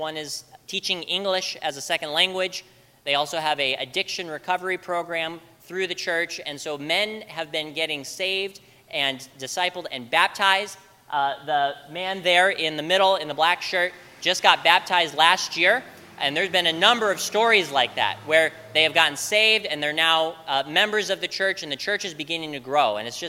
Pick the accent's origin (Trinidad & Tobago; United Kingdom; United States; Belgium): United States; Utah; my wife and I grew up in Utah, which is a mission field in and of itself.